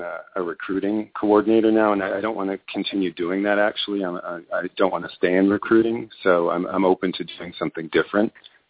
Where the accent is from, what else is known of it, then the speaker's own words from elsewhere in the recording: Washington, United States; we've been looking for an opportunity to combine, and we're from Washington State, and we just came down to Las Vegas and are thinking of relocating here.